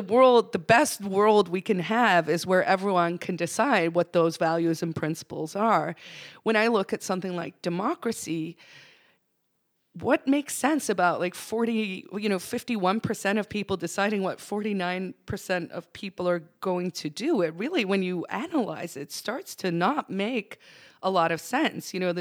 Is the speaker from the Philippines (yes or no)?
no; South Africa; moved away as an adult; now in United States; I came from South Africa in the mid-90s. I won a green card, which is why I moved here. I was, you know, an anti-apartheid activist. I grew up in a police state.